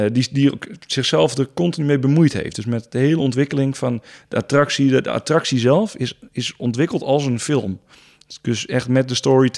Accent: Den Helder, North Holland, Netherlands; Ik kom uit Den Helder.

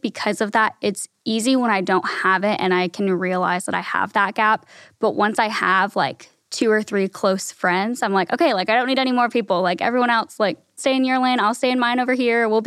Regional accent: Kansas, United States; moved away as an adult; also born or lived in Texas; So I moved there from Kansas for college, and that was about 6 hours away from my hometown.

